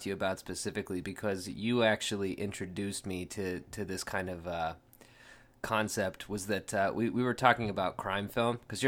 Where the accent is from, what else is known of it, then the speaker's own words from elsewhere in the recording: Midwest, United States; now in Portland, United States; I'm a dude from the Midwest slash South, depending on what part of the Census Bureau you ask. And so we clicked pretty much immediately as soon as I moved to Portland.